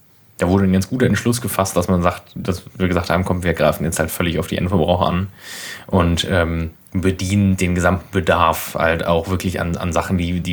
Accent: Berlin, Germany; Ja, okay, ich gebe es zu, ich komme aus Berlin.

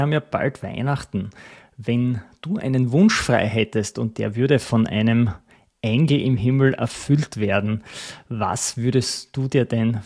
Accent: Styria, Austria; Ich komme aus der Steiermark, aus dem Land der Kürbisse.

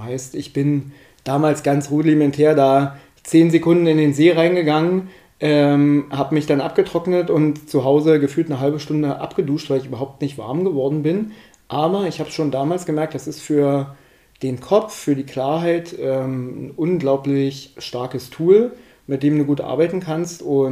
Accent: Lusatia, Germany; bin stolzer Lausitzer Papa und ja, bin ja eigentlich in der Lausitz schon immer verwurzelt.

